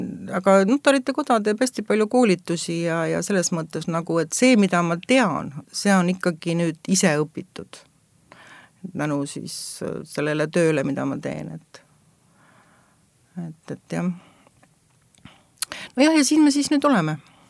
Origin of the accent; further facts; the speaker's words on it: Põlva, Põlva County, Estonia; now in Saaremaa, Estonia; Kuigi ma tegelikult olen hoopis Lõuna-Eestist Põlvast ja metsade ja mägede ja mändide vahelt.